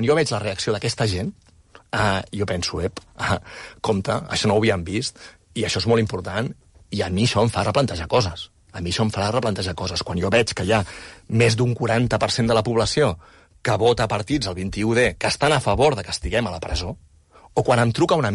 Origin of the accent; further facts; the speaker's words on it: Ripollet, Catalonia, Spain; Jo sóc de Ripollet.